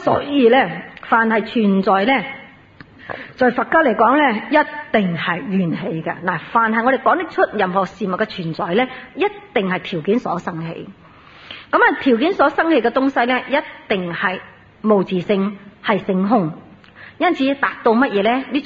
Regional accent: Singapore; 我哋新加坡如果有咩事咧

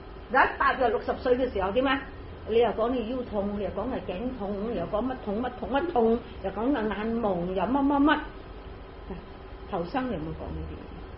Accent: China; 即係我哋中國人講咧，非常之好啊！

